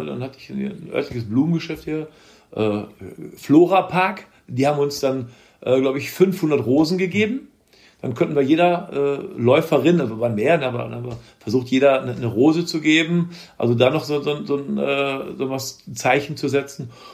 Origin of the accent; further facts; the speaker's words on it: Germany; ich bin Deutscher